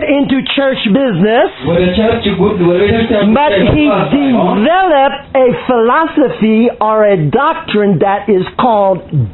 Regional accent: United States; And of course, growing up in America, I was very much aware of the white-black issue.

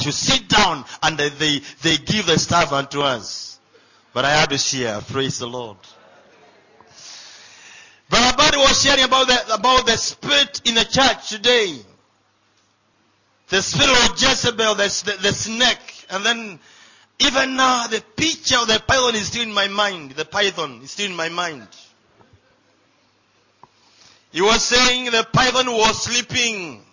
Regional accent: Eastern Province, Kenya; I come from Eastern Kenya, where Amber is hot and dry.

